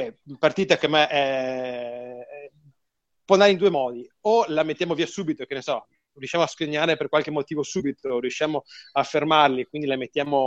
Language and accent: Italian; Veneto, Italy; No, io guarda, dalle mie parti, cioè, in Veneto si diceva